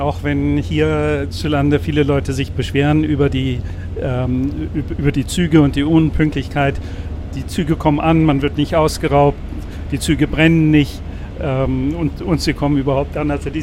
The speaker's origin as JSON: {"language": "German", "town": "Göttingen", "region": "Lower Saxony", "country": "Germany", "tie": "born or raised there", "moved": "yes", "said": "Ich bin in Göttingen aufgewachsen, habe aber Göttingen 1980 schon verlassen."}